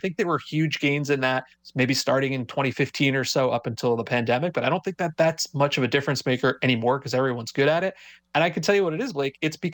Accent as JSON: {"language": "English", "region": "New York", "country": "United States", "said": "Being a New Yorker, I'm not a Mets fan, but I do follow the Mets pretty closely."}